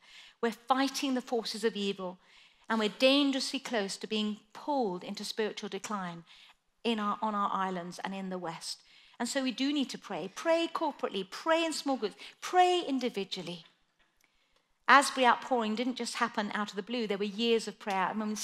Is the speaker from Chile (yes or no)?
yes; Chile; the Atacama Desert, which is where I grew up in Chile. And in the north, there's this desert area. It's uninhabitable. It's so dry.